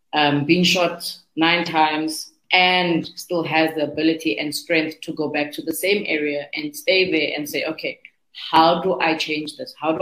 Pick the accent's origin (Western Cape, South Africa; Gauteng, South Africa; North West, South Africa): Western Cape, South Africa; Cape Town; I'm from Nyanga.